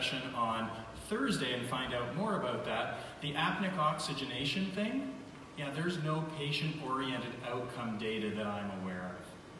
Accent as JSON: {"language": "English", "country": "Canada", "said": "A little nervous as a Canadian coming in here."}